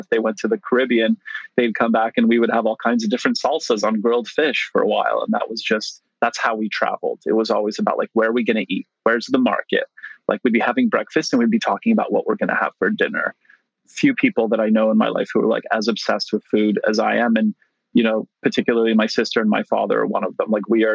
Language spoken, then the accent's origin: English; Montreal, Quebec, Canada; So my parents are from Poland. Both my sisters were born there as well. I was the first one in my family born outside of Europe. So I was born in Montreal in Canada.